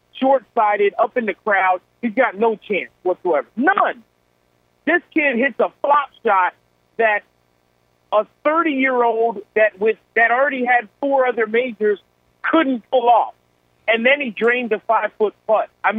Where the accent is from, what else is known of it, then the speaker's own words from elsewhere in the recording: Lancaster, Pennsylvania, United States; you're talking to a guy who's born and raised in Lancaster, Pennsylvania.